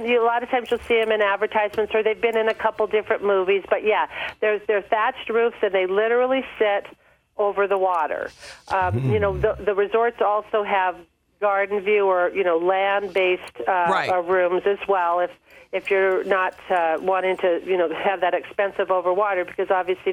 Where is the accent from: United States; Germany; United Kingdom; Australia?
United States; Hawaii; I'm originally from Hawaii